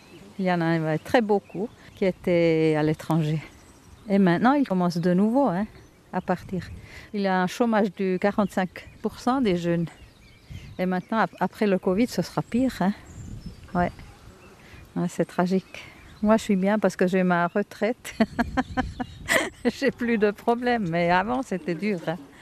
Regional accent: Switzerland; moved away; Moi, je suis Suissesse. Et je vis ici depuis 38 ans.

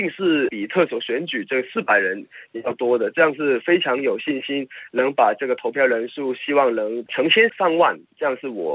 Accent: Macau; also born or lived in Taiwan; 我想在台湾读书是突破了澳门本地教育的一个盲点，让我们这样在海外留学的学生看得更多

